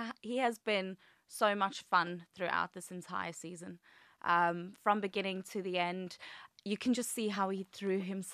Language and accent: English; South Africa; growing up in South Africa, you know, I was brought up on a farm at home